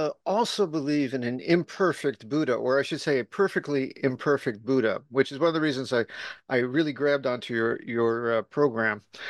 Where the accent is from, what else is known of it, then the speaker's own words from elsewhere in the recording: United States; moved away as an adult; now in Japan; But frankly, I'm just an American guy, former lawyer who's been in Japan for 38 years.